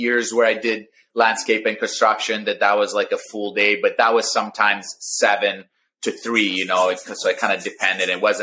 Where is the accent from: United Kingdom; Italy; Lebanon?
Italy; now in Maui, United States; So I grew up, I was born in Maui, but raised in Italy. So 2 weeks after I was born here in Maui, my parents moved back to Italy, where my dad is from. My mom is from New York.